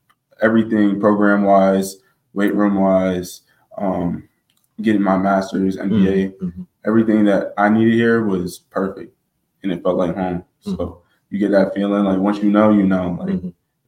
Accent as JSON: {"language": "English", "region": "Delaware", "country": "United States", "said": "I'm a linebacker from Bryant University. I'm gonna be a grad year. I'm originally from Delaware."}